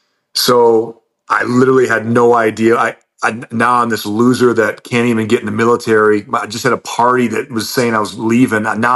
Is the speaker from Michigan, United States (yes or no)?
yes; Michigan, United States; I grew up in Northern Michigan and then played sports my whole life.